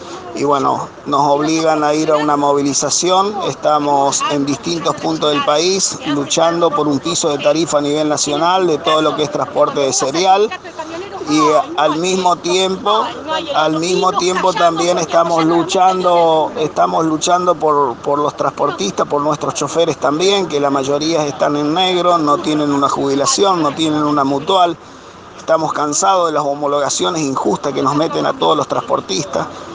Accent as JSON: {"language": "Spanish", "town": "San Francisco", "region": "Córdoba", "country": "Argentina", "said": "soy de San Francisco, Córdoba"}